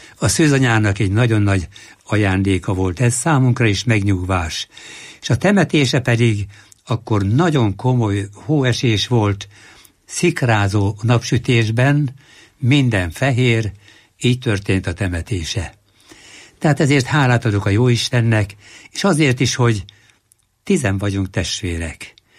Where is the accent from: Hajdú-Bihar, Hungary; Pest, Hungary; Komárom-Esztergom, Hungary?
Pest, Hungary; Tápiósüly; a 4 elemit ott végeztem, Tápjósülyben, ez az én falum.